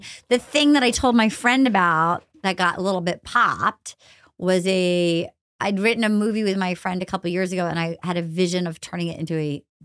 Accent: East Coast, United States; which has been really nice that this fall in New York, because I'm from the East Coast

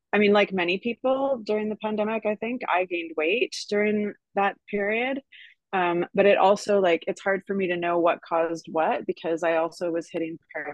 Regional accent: Canada; also born or lived in overseas; Although I am Canadian, and that's where I am now. I'm in Vancouver.

